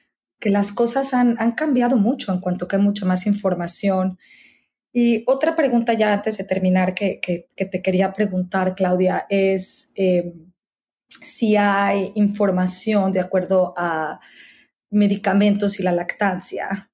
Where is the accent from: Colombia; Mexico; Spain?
Mexico; como tú sabes, yo soy mexicana